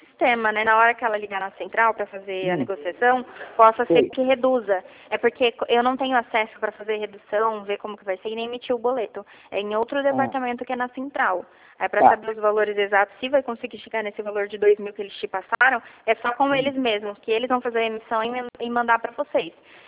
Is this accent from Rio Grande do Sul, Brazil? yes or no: no; Hortolândia, São Paulo, Brazil; Eu sou de Hortolândia, São Paulo.